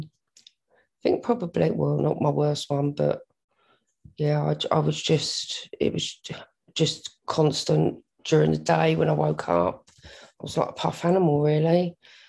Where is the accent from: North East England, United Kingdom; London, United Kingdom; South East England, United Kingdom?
London, United Kingdom; Tulse Hill; I grew up in South London in Tulse Hill.